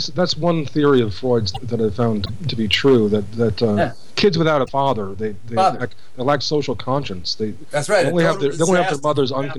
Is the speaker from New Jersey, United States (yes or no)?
yes; Newark, New Jersey, United States; born there; I was born in Newark.